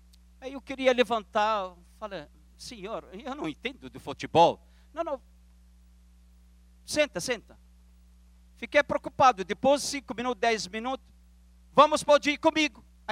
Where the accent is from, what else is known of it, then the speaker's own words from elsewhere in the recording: Brazil; eu sou do Brasil.